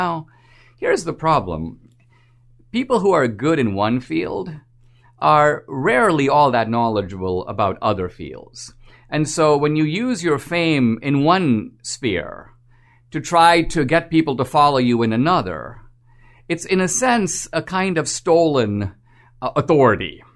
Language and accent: English; India; growing up in India